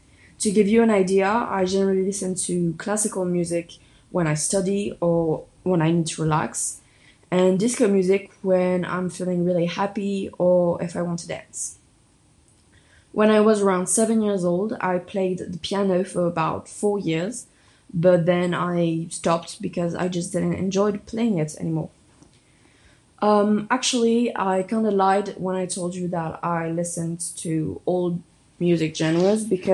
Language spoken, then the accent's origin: English; Paris, Île-de-France, France; born there; English is a second language; now in Jonzac, France; I am 14 years old and I was born on January 23rd of 2008. I was born in Paris, but I currently live in Jonzac.